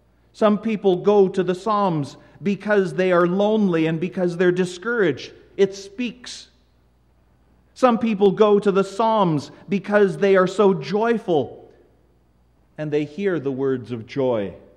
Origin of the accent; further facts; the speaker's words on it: Winnipeg, Manitoba, Canada; I was born and raised here in Winnipeg. I am a Canadian citizen, but Canada has changed